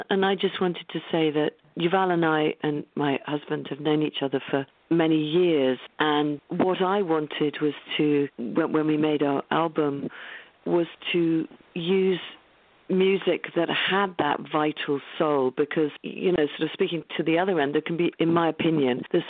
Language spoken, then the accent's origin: English; England, United Kingdom; Look, I'm a English white middle-class woman, so I'm not that acquainted with hip-hop.